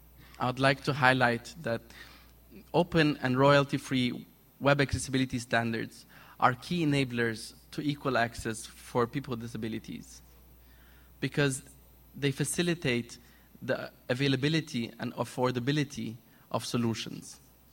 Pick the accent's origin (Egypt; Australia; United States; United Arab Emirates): Egypt; lately in Egypt, my home country, we're seeing e-government developments